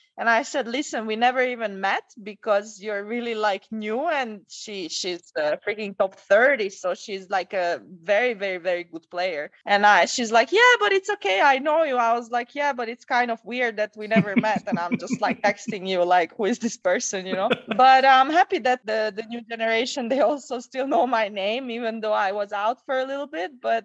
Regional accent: Hungary; I grew up not in Budapest, but in a small city.

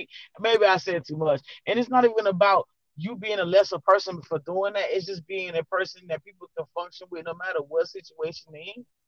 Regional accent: Miami, Florida, United States; Because, like I said, I'm from Miami. I'm from the South.

